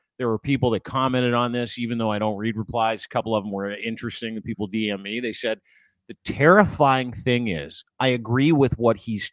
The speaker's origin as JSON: {"language": "English", "country": "Canada", "said": "I am Canadian first."}